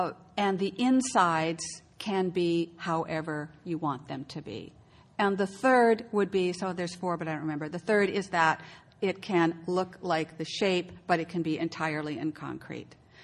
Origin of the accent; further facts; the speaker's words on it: California, United States; And I'm from California, so too cold is under 60, but it gets very cold.